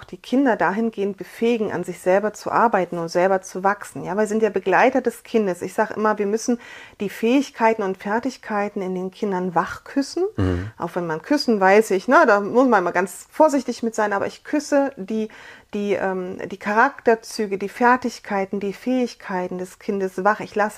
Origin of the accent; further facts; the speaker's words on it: Radebeul, Saxony, Germany; ich komme aus der Nähe von Radebeul, da ist alles